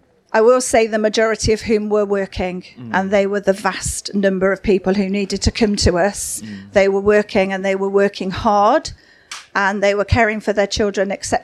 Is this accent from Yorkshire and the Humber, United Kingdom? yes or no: yes; Sheffield, Yorkshire and the Humber, United Kingdom; I'm from Sheffield.